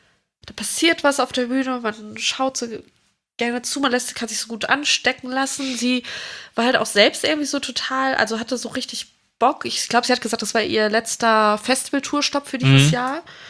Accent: Cologne, North Rhine-Westphalia, Germany; Und da sage ich als Kölnerin natürlich Kölsch.

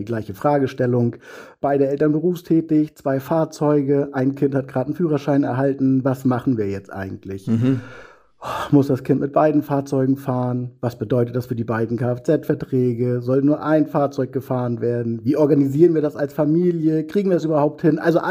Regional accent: Northern Germany, Germany; Ja, bei uns im Norden sagt man ja den ganzen Tag über moin.

